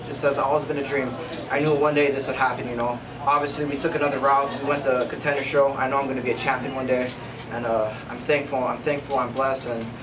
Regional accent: Waianae, Hawaii, United States; You know, I'm from Waianae, Hawaii. I've been on here since right after high school, you know

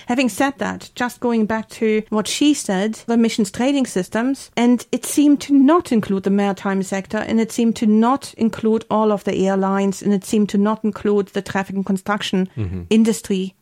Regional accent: Germany; growing up in Germany, I've almost always lived near the Rhine River.

